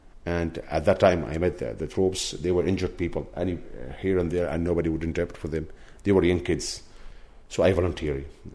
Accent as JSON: {"language": "English", "country": "Syria", "second_language": "English", "moved": "yes", "lives_now": "Providence, United States", "said": "I came from Syria."}